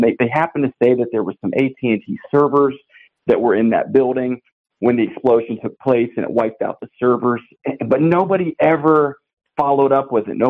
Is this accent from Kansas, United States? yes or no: no; Nashville, Tennessee, United States; I'm from the Nashville area